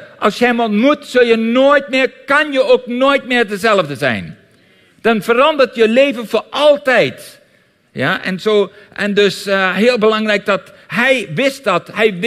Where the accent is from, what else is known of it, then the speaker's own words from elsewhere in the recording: Netherlands; also born or lived in Australia; Ik ben eindelijk in Australië. Daar ben ik geboren, van Nederlandse ouders. 8 jaar oud besloten mijn ouders terug naar Nederland te gaan. Ik was de middelste van 3 jongens.